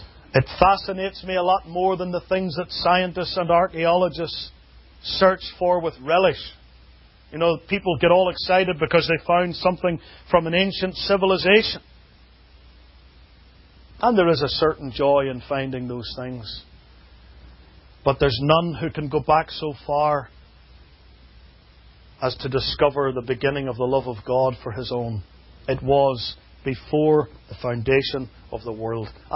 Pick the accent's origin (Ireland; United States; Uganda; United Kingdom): United Kingdom; Now, obviously, I come from the United Kingdom, and in the UK there are lots and lots of old things.